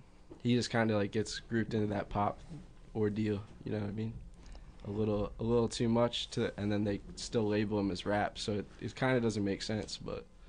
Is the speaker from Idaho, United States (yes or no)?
no; Lancaster, Pennsylvania, United States; Yeah, but I mean, I grew up in Lancaster City and around it, so family's always been there.